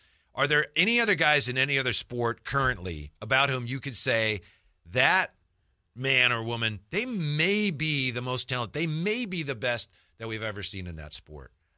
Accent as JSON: {"language": "English", "town": "Vallejo", "region": "California", "country": "United States", "said": "The Bay Area, I've probably spent more time there than you have. I'm from Vallejo."}